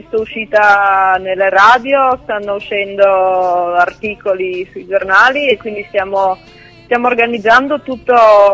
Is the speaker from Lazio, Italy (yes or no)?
no; Gorizia, Friuli-Venezia Giulia, Italy; ho 19 anni, vengo da Gorizia, in Friuli Venezia Giulia, per chi non lo sapesse.